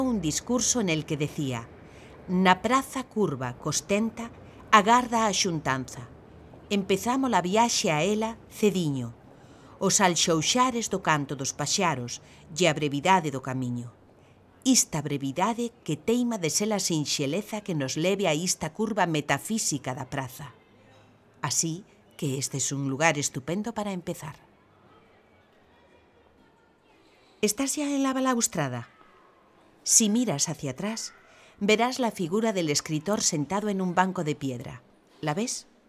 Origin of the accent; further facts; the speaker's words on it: Mondoñedo, Galicia, Spain; born there; Nací en Mondoñedo en 1981